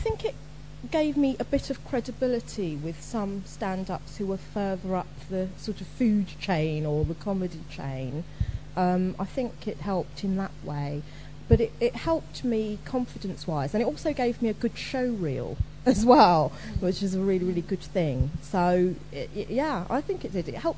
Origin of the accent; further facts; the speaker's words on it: United Kingdom; born there; I mean, I'm black, I'm female, I was born in Britain